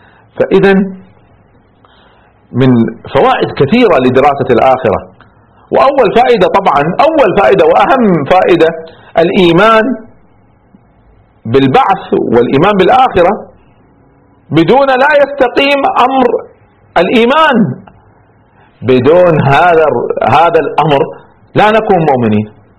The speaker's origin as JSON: {"language": "Arabic", "country": "Kuwait", "said": "أنا دخلت مرة في صحراءنا عندنا في الكويت"}